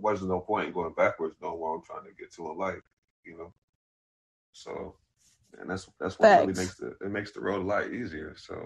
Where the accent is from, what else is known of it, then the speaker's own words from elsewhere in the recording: Duval County, Florida, United States; I'm from Duval County, born and raised. I can't run away from this ratchet that's embedded in my DNA.